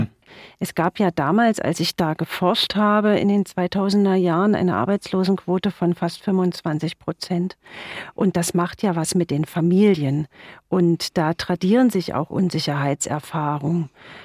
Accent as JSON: {"language": "German", "town": "Eisenach", "region": "Thuringia", "country": "Germany", "tie": "born there", "said": "in meinem sozialen Umfeld in Eisenach, wo ich geboren bin, und in Leipzig, wo ich studiert habe"}